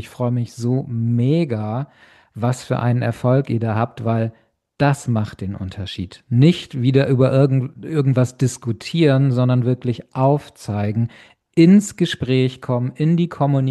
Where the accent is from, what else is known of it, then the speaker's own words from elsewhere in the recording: Germany; moved away; dabei lebe ich schon lange nicht mehr in Deutschland, aber ich nehme es trotzdem, weil ich ja Deutschland bin, Deutscher bin.